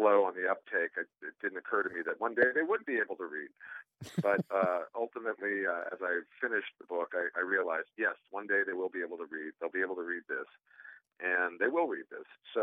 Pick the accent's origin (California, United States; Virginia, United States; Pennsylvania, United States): California, United States; also born or lived in Texas; No, well, I was born in Texas, the youngest of four, and 6 months after I came along, we moved to California.